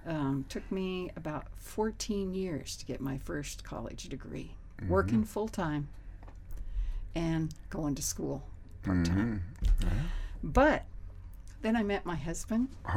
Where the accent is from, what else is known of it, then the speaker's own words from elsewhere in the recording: Hollywood, California, United States; born there; I was born in Hollywood.